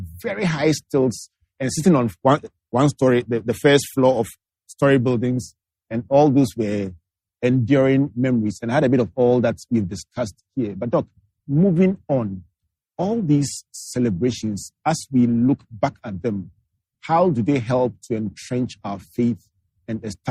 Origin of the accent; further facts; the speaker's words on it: Takoradi, Western Region, Ghana; Look, I grew up in Takoradi where the masquerader party is such a huge phenomenon.